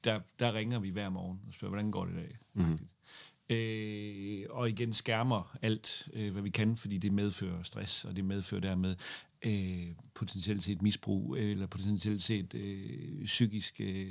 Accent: Central Denmark Region, Denmark; Okay, nu er jeg fra Midtjylland, ikke?

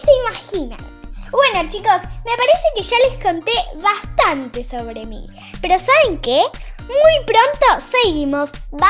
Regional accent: Argentina; de Argentina

